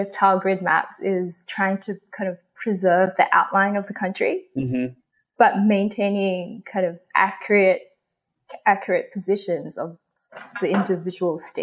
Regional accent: Australia; also born or lived in Hong Kong; I was born in Hong Kong, but I grew up in Australia.

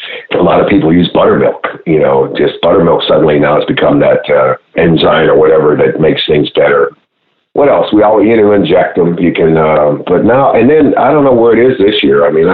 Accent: Pennsylvania, United States; I grew up in Pennsylvania, so we didn't have cornbread.

